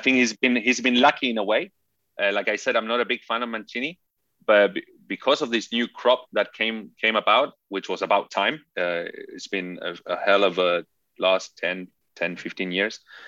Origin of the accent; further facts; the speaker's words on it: Chile; also born or lived in England; So I grew up in this very Italian environment, even though I grew up in Chile and in England. Never actually lived in Italy.